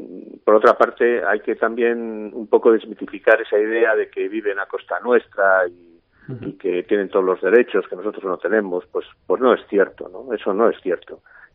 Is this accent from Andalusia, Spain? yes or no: no; Burgos, Castile and León, Spain; Y que somos ciudadanos de Burgos de toda la vida, por decirlo así, ¿no?